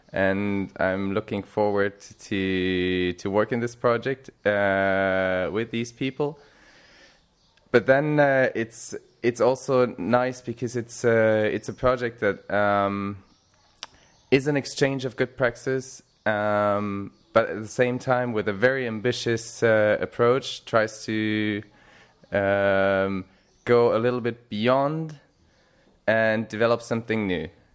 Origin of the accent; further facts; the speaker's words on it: Germany; now in Italy; Well, I'm from Germany, I would say. But working in Italy.